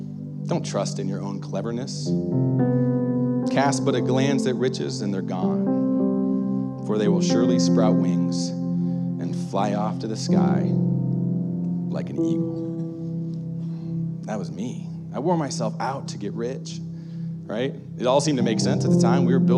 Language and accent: English; Ashland, United States; also born or lived in Colorado; Now, I'm from Ashland, so when I said it's time to go home, I meant here, but she knew. It was time to leave Colorado.